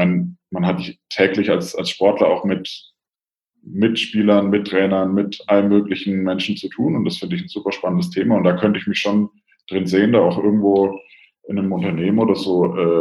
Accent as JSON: {"language": "German", "region": "Bavaria", "country": "Germany", "said": "ich meine, ich komme aus Franken"}